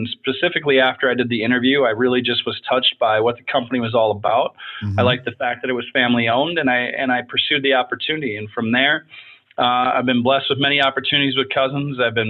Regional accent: Wisconsin, United States; born there; I was born in Wisconsin and about north central Wisconsin, farm country, small town. Moved down to Milwaukee to go to college.

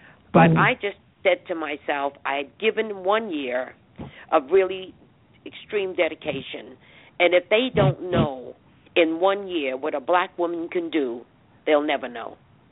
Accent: Harlem, New York, United States; I had a teacher that stood on her 2 feet and tried to tell me I was born in Martinique, and I'm trying to tell her, ma'am, I was born and raised in Harlem, and I was proud of that.

